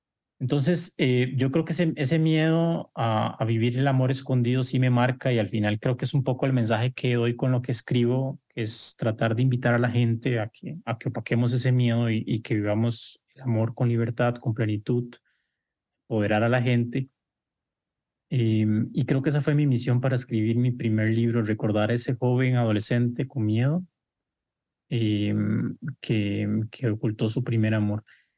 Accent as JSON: {"language": "Spanish", "country": "Costa Rica", "said": "Entonces ver esta realidad ya visible en mi país, en mi tierra, pues por supuesto que era un sueño hecho realidad y marca por completo un cambio en la sociedad costarricense"}